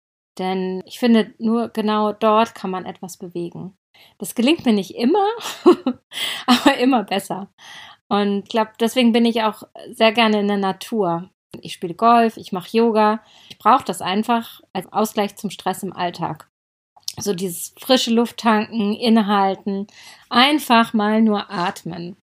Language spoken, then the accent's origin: German; Berlin, Germany; also born or lived in Wuppertal; Geboren wurde ich in Wuppertal. Aufgewachsen bin ich in Berlin. Studiert habe ich im wunderschönen Freiburg, und zwar Jura.